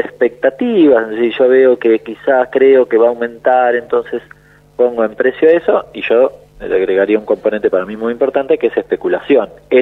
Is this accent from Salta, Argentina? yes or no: no; San Martín, Buenos Aires Province, Argentina; ayer me llamó un periodista de San Martín, yo soy de San Martín